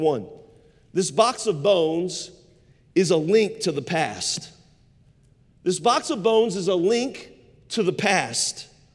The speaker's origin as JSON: {"language": "English", "town": "Cincinnati", "region": "Ohio", "country": "United States", "tie": "born or raised there", "said": "I grew up in Cincinnati, Ohio. I lived so close to our school."}